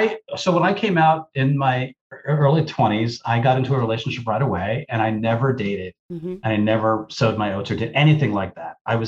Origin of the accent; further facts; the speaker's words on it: New York, United States; but that I did, and I'm a New Yorker.